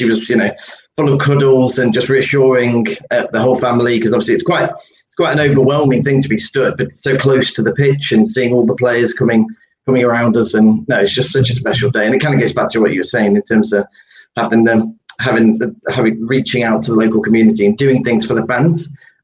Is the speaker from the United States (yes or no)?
no; Stafford, West Midlands, United Kingdom; Me and my brother, my family, and obviously my folks and my sister, we grew up in Stafford.